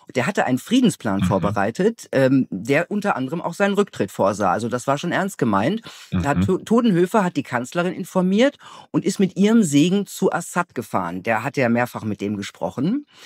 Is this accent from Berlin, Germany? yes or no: no; Gelsenkirchen, North Rhine-Westphalia, Germany; Ich komme ja ursprünglich aus Gelsenkirchen, das ist ja bei Essen.